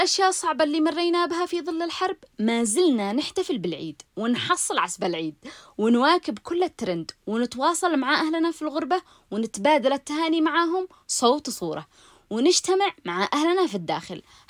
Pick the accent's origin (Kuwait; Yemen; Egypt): Yemen; ولكن بلهجتنا إحنا اليمنيين